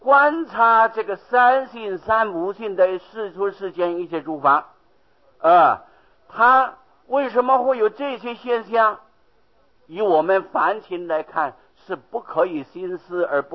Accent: Taiwan; 我没有到过大陆，我是台湾土生土长的。哎呀，我现在要改口说马路边学来的，我这个国语马路边学来的，所以啊没有办法咬得很清楚啊。

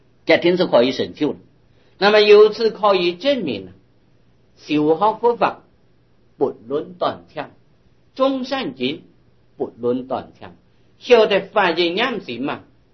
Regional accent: Taiwan; 我哋中国人，尤其我哋台湾嘅人

